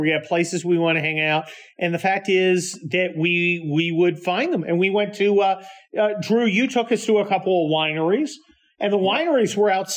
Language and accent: English; Scotland, United Kingdom; I'm Scottish, so I can call it whatever the hell I damn well please.